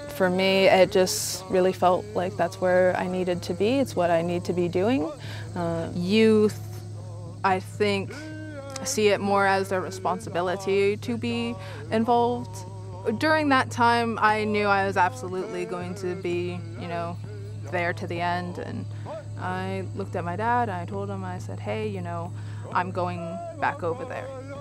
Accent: Nebraska, United States; I'm from the Omaha Tribe of Nebraska.

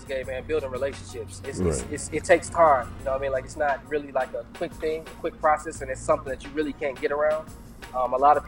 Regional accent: Detroit, Michigan, United States; Well, I was born and raised in Detroit. I've been doing music since I was 11.

